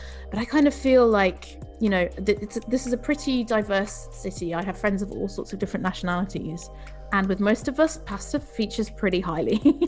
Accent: England, United Kingdom; also born or lived in Portugal; now in Brussels, Belgium; I live in Brussels, which is the capital of Belgium. But I'm originally from Portugal, and I grew up in England, which is why I sound British.

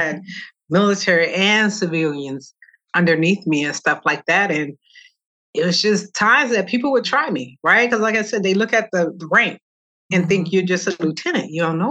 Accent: Georgia, United States; I was stationed in Alabama, and I'm originally from Georgia.

